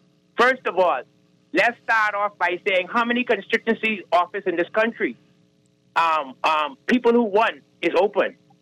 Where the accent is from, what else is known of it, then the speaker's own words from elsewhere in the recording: Tall Pines, New Providence, Bahamas; First, I'm from Tall Pine, so let me speak on behalf of Tall Pine.